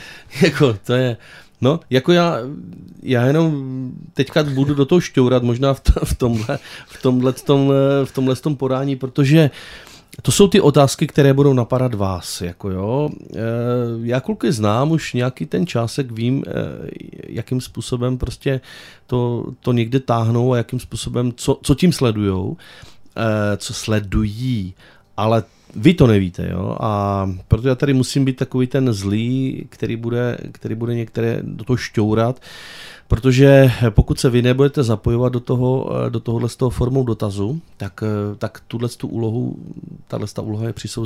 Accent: Zlín Region, Czechia; já mi připadá, že tady z Valašska mluvím ostravsky daleko víc a kratčeji než oni.

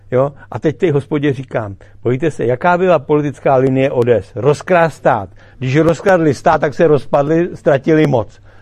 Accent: Česká Lípa, Liberec Region, Czechia; jsem z Český Lípy

